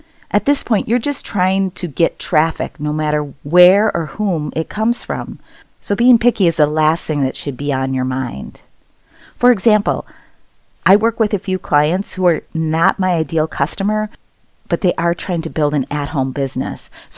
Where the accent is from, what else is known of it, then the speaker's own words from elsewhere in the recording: Wisconsin, United States; I come from Wisconsin, so sometimes I say words a little different than someone from the East or West Coast would say it.